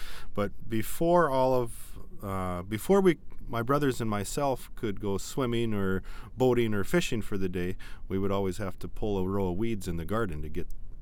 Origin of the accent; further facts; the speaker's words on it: Vergas, Minnesota, United States; I grew up in Vergas, Dirk, a population of 287 people when I was born 40 years ago.